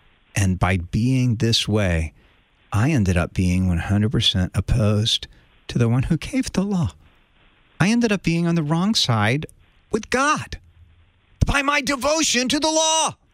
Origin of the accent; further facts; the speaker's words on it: East Coast, United States; growing up on the East Coast, I had actually never heard that hymn until I came to seminary.